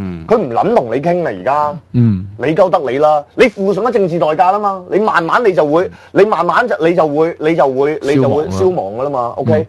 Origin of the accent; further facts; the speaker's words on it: Hong Kong; 這個真係我哋香港人自己種落嚟嘅罪孽嚟。